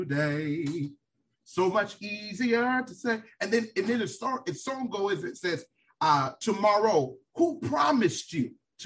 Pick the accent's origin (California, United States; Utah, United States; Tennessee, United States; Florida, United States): Florida, United States; Miami; I am from Miami, Florida. I grew up in a single parent home.